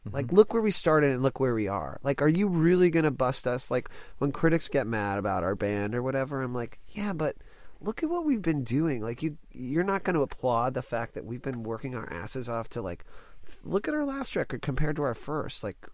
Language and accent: English; Dallas, Texas, United States; Like, I grew up in Dallas